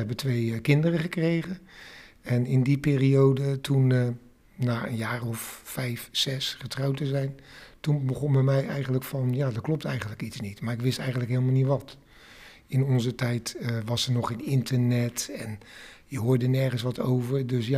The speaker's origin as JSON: {"language": "Dutch", "town": "Rotterdam", "region": "South Holland", "country": "Netherlands", "tie": "born or raised there", "said": "Ik ben een echte Rotterdammer, dat kun je wel horen hè. En ik ben 70 jaar en ik ben in Rotterdam ook geboren. En ik woon nog steeds in Rotterdam, met heel veel tevredenheid."}